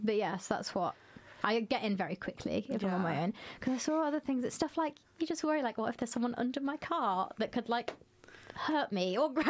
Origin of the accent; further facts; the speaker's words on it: East Midlands, United Kingdom; because I grew up, I'm from Lincolnshire, so I'm from the countryside, so it's all quiet, that like dark open spaces